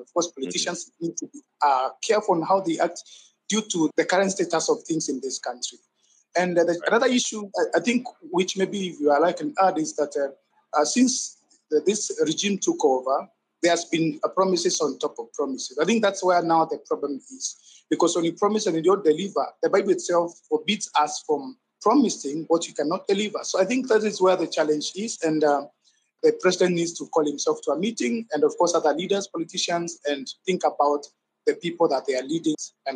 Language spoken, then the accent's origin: English; Kenya; of course, as much as I'm a pastor, of course, I'm a Kenyan and affected by whatever is happening around us.